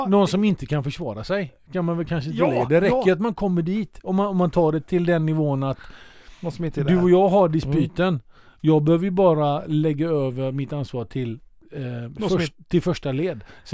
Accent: Sweden; jag är ju svensk.

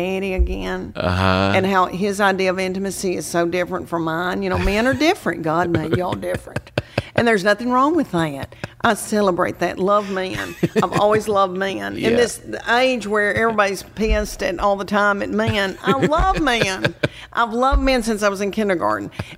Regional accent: the South, United States; because we are from the South

